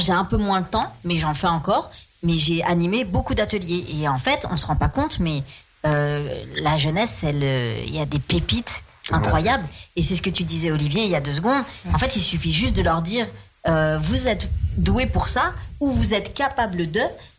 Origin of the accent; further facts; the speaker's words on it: Aubervilliers, Île-de-France, France; also born or lived in Montreuil; je suis issue des quartiers populaires aussi, du 93, d'Aubervilliers. J'ai grandi là-bas, après un peu dans le 95, ainsi de suite. Je suis née à Montreuil, dans le 93.